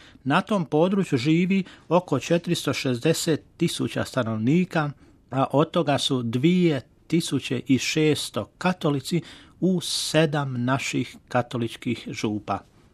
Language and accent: Croatian; Kotor Varoš, Republika Srpska, Bosnia & Herzegovina; Moja rodna župa je Kotor Varoš u Banjalučkoj biskupiji, jedno malo selo uz rijeku Vrbanju, Novo selo.